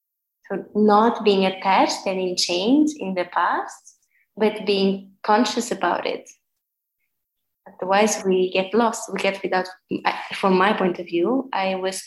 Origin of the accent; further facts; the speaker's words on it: Lisbon, Portugal; I just felt really missing my hometown. I didn't want to go back to Lisbon.